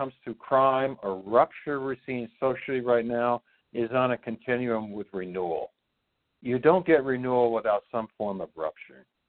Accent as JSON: {"language": "English", "region": "New Jersey", "country": "United States", "tie": "born or raised there", "said": "And by the way, you're from my home state of New Jersey."}